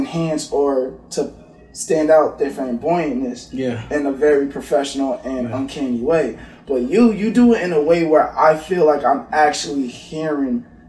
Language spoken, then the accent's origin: English; Boston, Massachusetts, United States; No, I'm from Boston.